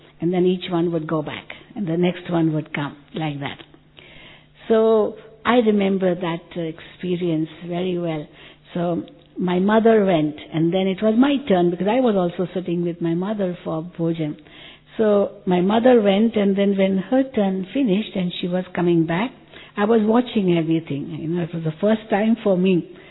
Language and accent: English; Mumbai, Maharashtra, India; born there; I was born in Bombay.